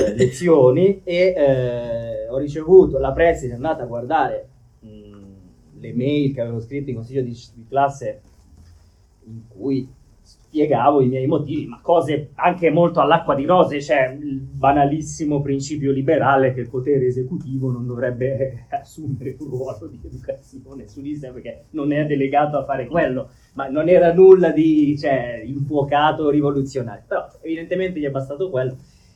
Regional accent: Milan, Lombardy, Italy; io sono di Milano

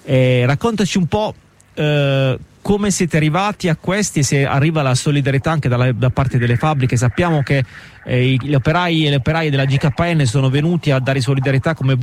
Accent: Turin, Piedmont, Italy; noi siamo di Torino

